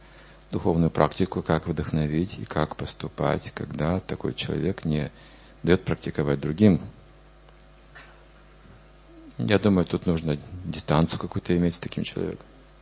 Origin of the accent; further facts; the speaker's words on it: Russia; born there; В том, что мы родились в России.